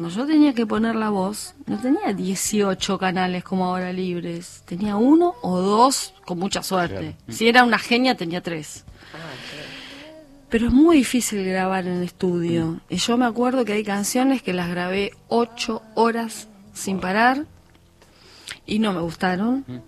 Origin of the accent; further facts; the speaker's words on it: Argentina; Qué genio, somos argentinos, boludo.